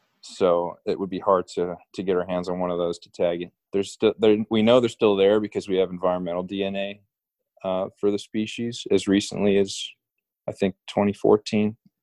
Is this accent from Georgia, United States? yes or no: no; New Jersey, United States; also born or lived in Belgium; I grew up in New Jersey. Went to high school there, but I was born in Belgium. My mother's Belgian and my dad's American, and we moved to the States when